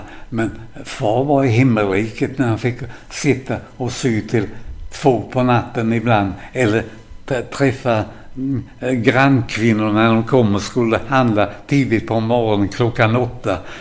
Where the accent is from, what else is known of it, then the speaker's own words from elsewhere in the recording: Kronoberg County, Sweden; accent: Småland; Och 3 mil därifrån så föddes jag i en sån där bondgård, en sån där stor länga med rödfärgade och vita knutar. Men färgen var flagrad nästan under hela min barndom. Vi hade ett ganska fattigt hemma.